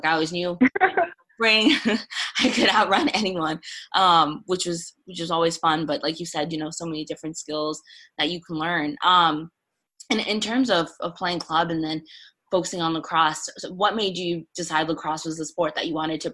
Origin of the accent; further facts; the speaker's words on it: Maryland, United States; Obviously, as a fellow DMVer from Maryland, I'm from Maryland.